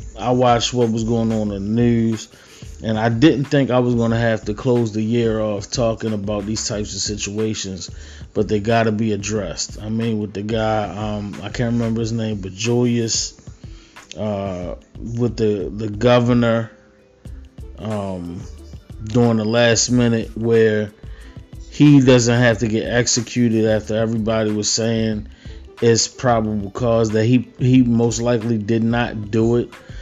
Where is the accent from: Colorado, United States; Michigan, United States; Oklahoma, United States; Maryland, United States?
Maryland, United States; Baltimore; if this was Kyle Jenkins from, I don't know, 33rd Street, as I'm from Baltimore.